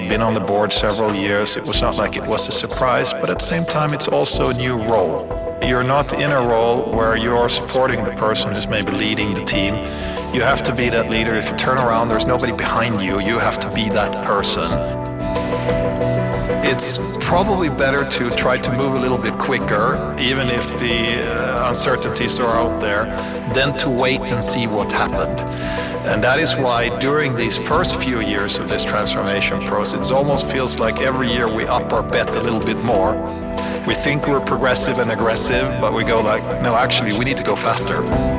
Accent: Sweden; when I grew up in Sweden

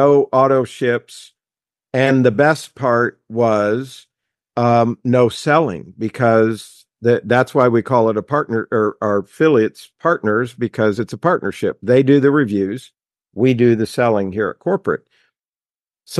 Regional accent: Indiana, United States; when I did go to college, I went to Indiana University and I grew up in Indiana.

